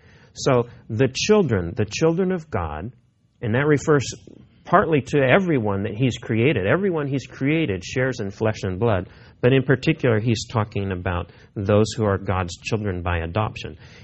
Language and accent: English; Missouri, United States; I grew up in Missouri, and in Missouri there are some very beautiful rivers, and so canoeing is a popular sport back there.